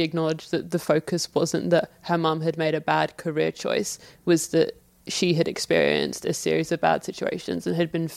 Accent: London, United Kingdom; now in Melbourne, Australia; I'm from London.

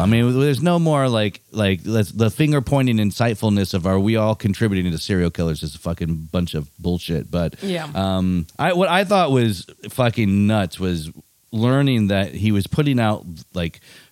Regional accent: Michigan, United States; My sister, you know, I grew up in Michigan there.

